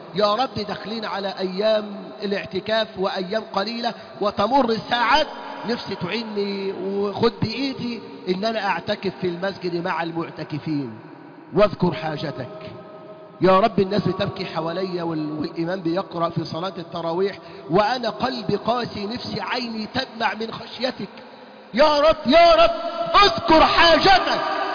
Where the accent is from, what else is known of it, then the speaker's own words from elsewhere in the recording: Egypt; بلادنا مصر